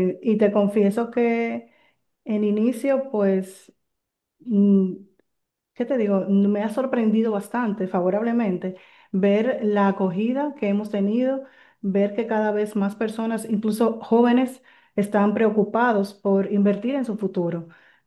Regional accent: Santo Domingo, Dominican Republic; now in La Romana, Dominican Republic; Yo soy de Santo Domingo y por circunstancias realmente de mi vida personal, pues me vi motivada a mudarme a La Romana.

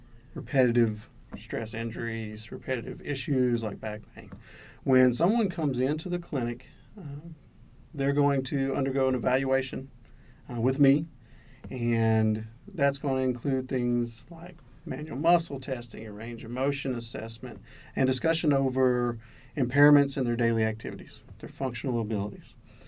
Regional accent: Warren, Arkansas, United States; now in Hot Springs, United States; I am originally from Southeast Arkansas, Warren, and I have lived here in Hot Springs since 2011.

